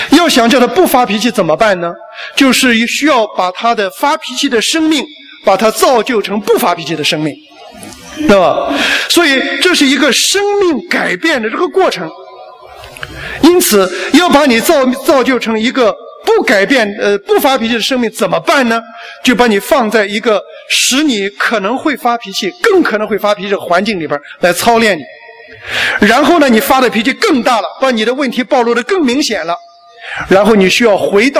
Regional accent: China; 但是因为我们中国人缺乏盼望

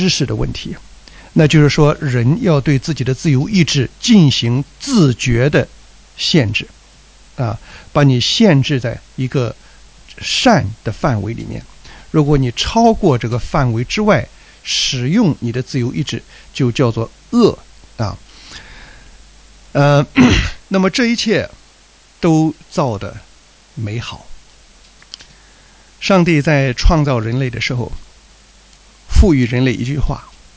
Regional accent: China; 所以我们中国人有一个觉悟，就是人类为万物之灵

